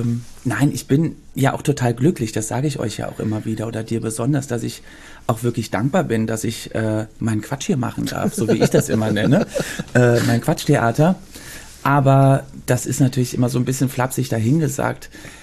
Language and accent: German; Belgium; also born or lived in Cologne; Und ich bin in Brüssel geboren, da haben wir dann 2 Jahre gelebt. Also ich habe da erstmal nur 2 Jahre gelebt, habe davon nicht viel mitbekommen. Dann waren wir ganz kurz in Köln und dann sind wir nochmal für 6 Jahre nach Belgien gezogen.